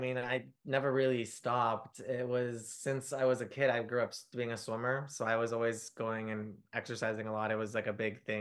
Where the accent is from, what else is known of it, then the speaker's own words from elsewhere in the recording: Washington, United States; So I was born in Washington State. Oh, shit. Out west. And that's actually where I grew up for most of my childhood.